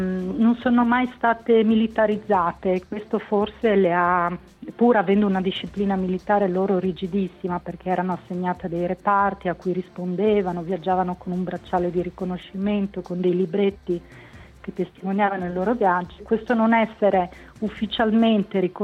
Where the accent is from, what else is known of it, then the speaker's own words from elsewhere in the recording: Friuli-Venezia Giulia, Italy; oppure il loro ricordo si è tramandato qui in Friuli, devo dire che sono amate moltissimo nella mia terra